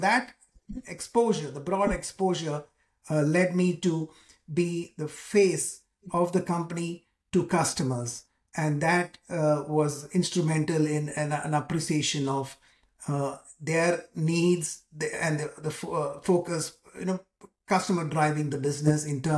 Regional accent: Nigeria; English is a second language; also born or lived in India; I was born in India, but I moved to Africa. I moved to Nigeria, where I spent most of my schooling in a Nigerian school. I learned the local language there. So I know that in addition to my native tongue.

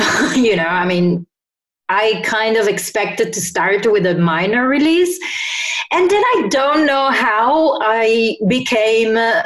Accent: Turin, Piedmont, Italy; English is a second language; we organized Work in Torino, which was the first, which is my hometown

